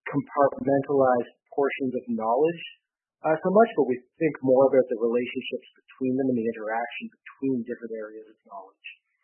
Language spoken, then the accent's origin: English; Kingston, Ontario, Canada; I grew up in Kingston, Ontario, in a very sort of Western context.